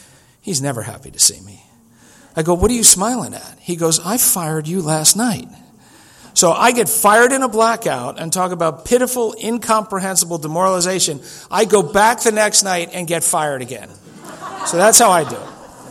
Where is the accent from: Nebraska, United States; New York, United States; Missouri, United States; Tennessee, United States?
New York, United States; Rockville Centre; I grew up in New York. The drinking age was 18.